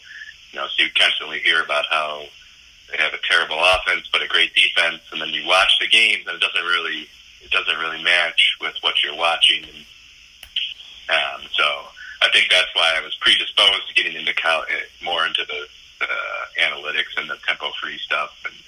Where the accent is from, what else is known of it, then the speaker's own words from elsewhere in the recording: Madison, Wisconsin, United States; I grew up in Madison, went to Wisconsin.